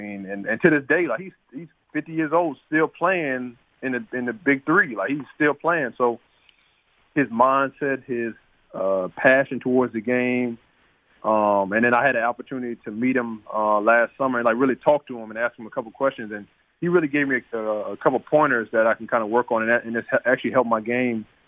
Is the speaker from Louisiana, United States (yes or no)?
yes; Baton Rouge, Louisiana, United States; So, growing up in Baton Rouge, I mean, everybody know.